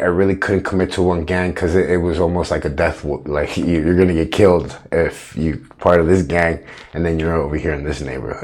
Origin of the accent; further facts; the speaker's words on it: Chicago, Illinois, United States; You know, growing up in Chicago and then growing up with, you know, parents that really weren't there.